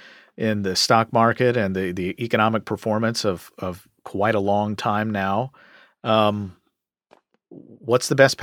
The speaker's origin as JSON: {"language": "English", "region": "Kentucky", "country": "United States", "tie": "born or raised there", "said": "the Senate Majority Leader in my home state of Kentucky"}